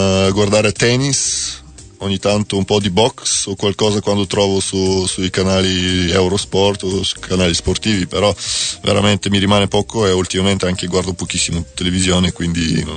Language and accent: Italian; Serbia; No, adesso come serbo